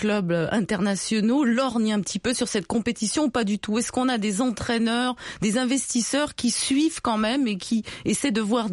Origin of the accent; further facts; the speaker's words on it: Auvergne-Rhône-Alpes, France; Vous parlez à une montagnarde aussi. Hein. Moi, je suis du Mont Blanc, en France.